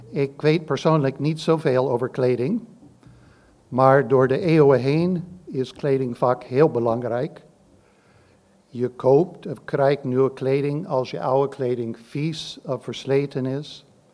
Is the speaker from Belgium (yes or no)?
no; United States; Dutch is a second language; ik kom uit Amerika. En vanochtend kunnen jullie straks wat Engels horen, wat Nederlands, een beetje kromme Nederlands.